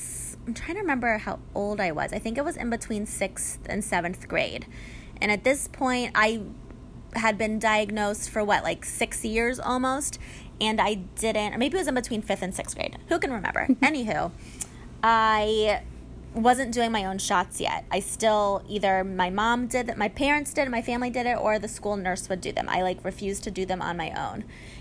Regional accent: Atlanta, Georgia, United States; So I grew up in Atlanta, so the diabetes camp near us was called Camp Kudzu.

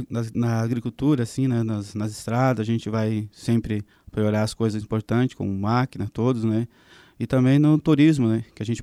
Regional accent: Lages, Santa Catarina, Brazil; moved away; hoje eu resido ali no quilômetro 1, né? Onde faz 12 anos que eu vim de Lages para cá.

